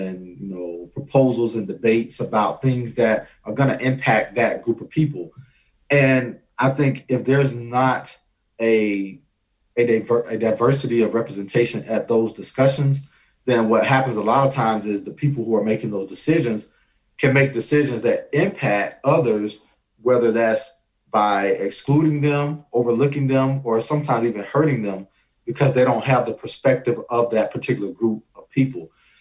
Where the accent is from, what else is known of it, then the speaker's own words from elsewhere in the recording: Alabama, United States; moved away; So I moved here from the South. So I came from Alabama.